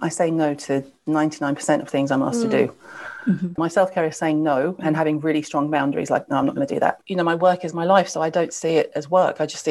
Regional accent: the South, United States; I was raised in the South in America. All we ate was shellfish, you know.

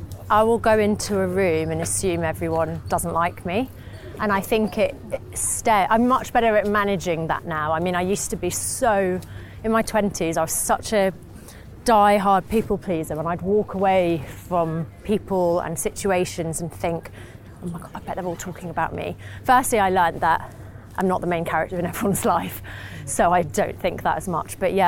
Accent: North East England, United Kingdom; accent: Geordie; I got teased because of my accent. Mm. And when you're 7, 8, you just want to fit in, don't you, and be like everyone else. And I was so bored of everyone being like, have you heard the new Geordie girl?

